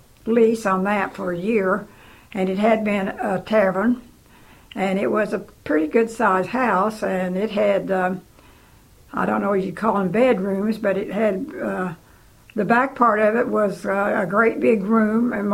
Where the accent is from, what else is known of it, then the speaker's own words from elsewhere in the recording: Missouri, United States; I was born in April the 16th, 1924, and it was in Cedar County. That's where I grew up, in Cedar County.